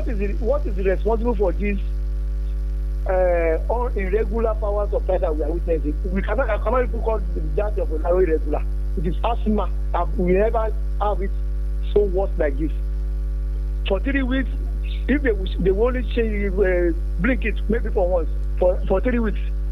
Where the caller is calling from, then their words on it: Ghana; Good morning, I'm calling from Ghana.